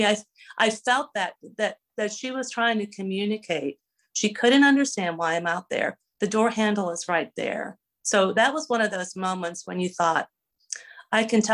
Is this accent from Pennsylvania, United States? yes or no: yes; Pennsylvania, United States; we grew up in Pennsylvania, and polkas and Polish celebrations were part of our background.